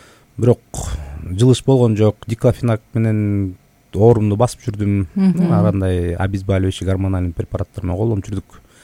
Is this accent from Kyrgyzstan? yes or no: yes; Bishkek, Kyrgyzstan; Бирок баягы ата энем шаарга келип, шаарда чоңоюп калдык, шаарда өстүк. Шаар Бишкек шаарынын мектебинде окудук. 71-чи мектепте окугам.